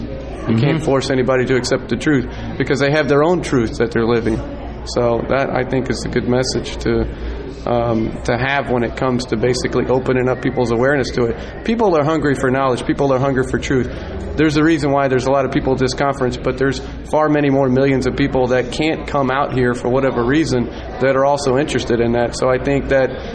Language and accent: English; Austin, Texas, United States; I came from Austin, Texas, basically, to come out to Conspiracy